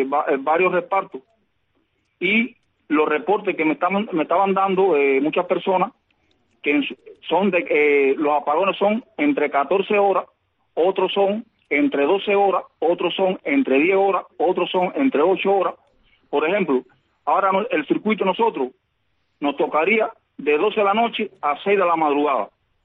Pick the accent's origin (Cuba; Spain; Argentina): Cuba; tú sabes cómo somos los cubanos, que somos humanitarios, y nos ayudamos mutuamente.